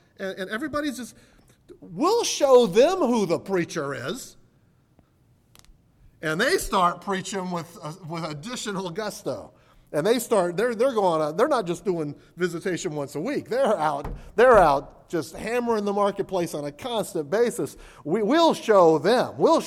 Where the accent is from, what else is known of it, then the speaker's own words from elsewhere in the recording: Virginia Beach, Virginia, United States; when I was growing up in Virginia Beach, there was like an independent Baptist church in every neighborhood.